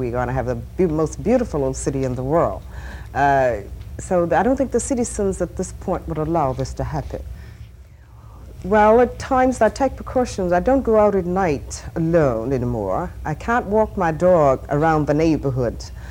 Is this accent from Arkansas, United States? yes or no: yes; Arkansas, United States; And this is my home state. I have a desire to see things right in Little Rock and in Arkansas in general.